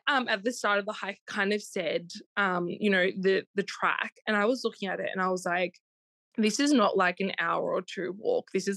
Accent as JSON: {"language": "English", "country": "Australia", "lives_now": "London, United Kingdom", "said": "I am 30 years old. I'm Aussie and I live in London."}